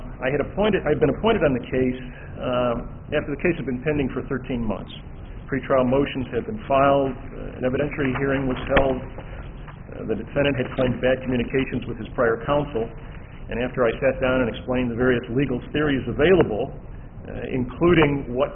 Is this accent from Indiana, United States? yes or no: yes; Fort Wayne, Indiana, United States; court-appointed attorney for Mr. King, and I'm from Fort Wayne, Indiana.